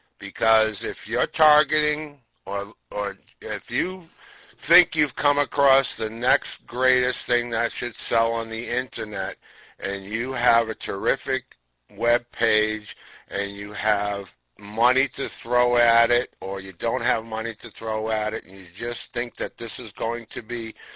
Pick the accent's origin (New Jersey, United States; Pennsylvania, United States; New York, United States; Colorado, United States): New Jersey, United States; I'm from New Jersey, and I'm very happy to be here.